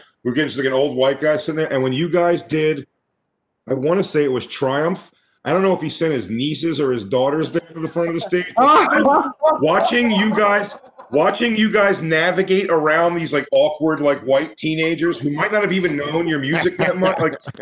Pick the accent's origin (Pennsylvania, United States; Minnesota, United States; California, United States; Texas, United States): Pennsylvania, United States; Philadelphia; I'm from Philly.